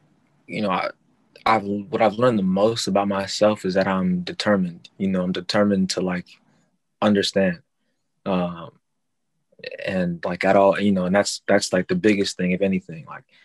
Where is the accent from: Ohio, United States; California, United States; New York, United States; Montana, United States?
New York, United States; New York City; I grew up like in East New York, in Crown Heights, Washington Heights. I've been in the Bronx for, you know, almost a decade now.